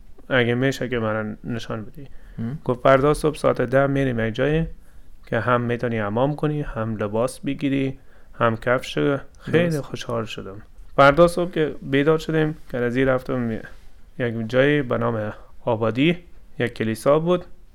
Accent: Iran; moved away; من در ایران بزرگ شدم.

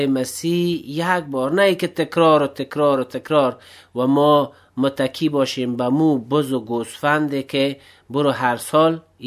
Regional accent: Afghanistan; ما هم افغان هستیم، ما هم از امو مرز و بوم و از امو سرزمین با شعار افغانستان هستیم.

